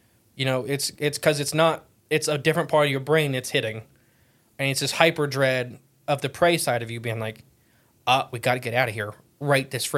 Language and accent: English; Appalachia, United States; As seeing how I grew up in Appalachia